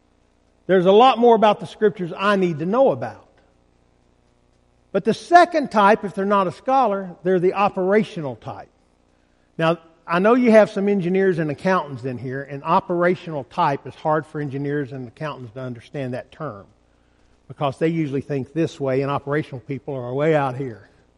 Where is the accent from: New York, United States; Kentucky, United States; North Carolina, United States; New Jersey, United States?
Kentucky, United States; Glasgow; I'm from Glasgow, Kentucky. That's where I was born. If you've ever met anybody from Glasgow, Kentucky, we take pride in being simple-minded.